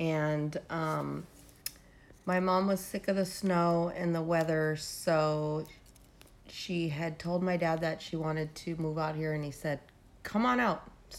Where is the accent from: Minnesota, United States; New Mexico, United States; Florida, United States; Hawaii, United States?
Minnesota, United States; Minneapolis; now in Ventura, United States; I am originally from Minnesota, Minneapolis area.